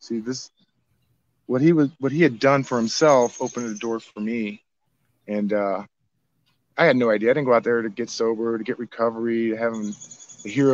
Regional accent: St. Louis, Missouri, United States; someone had overheard that was staying at Charlie Street that I was from St. Louis, and I was looking for a place to go

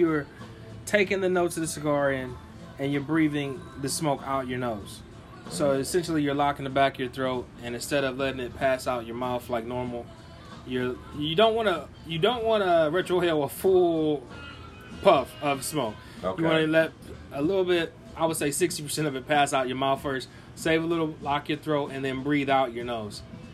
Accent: United States; I'm sorry, people. I'm an American. I love my American beer.

